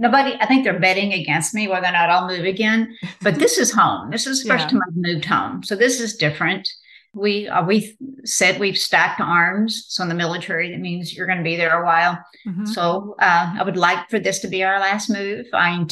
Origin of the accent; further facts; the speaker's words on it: Texas, United States; And I'm proud that I'm from Texas, but Texas is different.